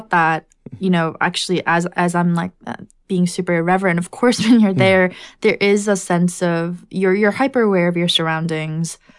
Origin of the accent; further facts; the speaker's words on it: United States; now in Canada; I felt like I was able to understand the world that I came from, like, North America. I grew up in America, and then we moved to Canada.